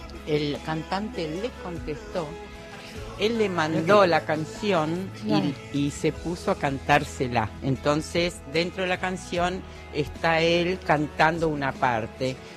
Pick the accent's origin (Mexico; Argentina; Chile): Argentina; Villa Ballester, Buenos Aires Province; Yo me crié en Villa Ballester.